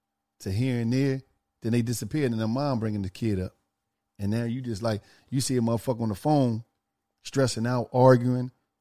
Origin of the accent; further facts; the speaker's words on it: Philadelphia, Pennsylvania, United States; I'm from Philly.